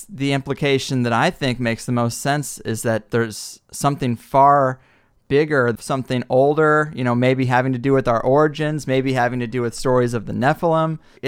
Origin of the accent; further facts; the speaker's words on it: St. Louis, Missouri, United States; because I grew up in St. Louis right near Cahokia Mounds